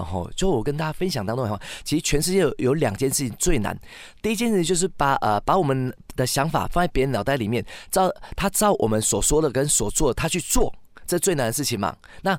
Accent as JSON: {"language": "Chinese", "country": "Taiwan", "said": "对，我是来自台湾的"}